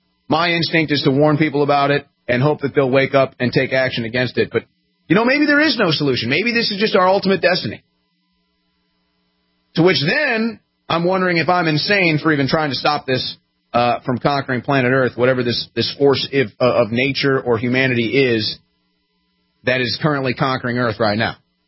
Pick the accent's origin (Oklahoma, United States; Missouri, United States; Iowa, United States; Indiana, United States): Missouri, United States; St. Louis; I'm 31 years old. I'm from St. Louis, Missouri. I came up in sports media.